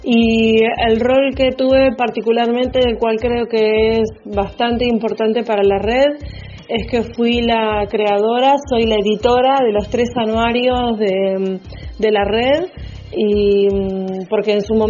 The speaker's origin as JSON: {"language": "Spanish", "town": "Comodoro Rivadavia", "region": "Chubut", "country": "Argentina", "tie": "born or raised there", "lives_now": "Buenos Aires, Argentina", "said": "Tengo 46 años. Soy oriunda de la Patagonia, de Comodoro Rivadavia. Vivo en Buenos Aires hace muchos años ya."}